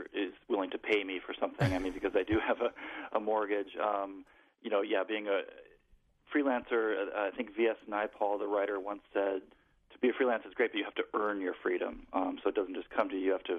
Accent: Midwest, United States; You know, growing up in the Midwest, it's not the most surf-friendly area.

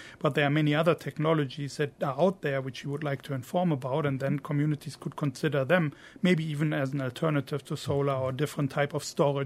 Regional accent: Germany; English is a second language; I can talk about one example from my home country in Germany.

